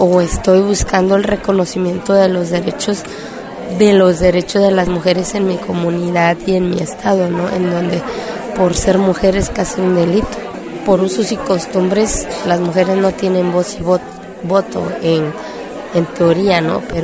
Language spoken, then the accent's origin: Spanish; Oaxaca, Mexico; vengo de México, del estado de Oaxaca